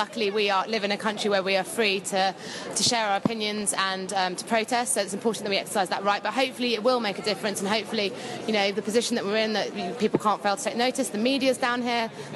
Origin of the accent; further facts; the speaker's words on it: London, United Kingdom; I'm from London.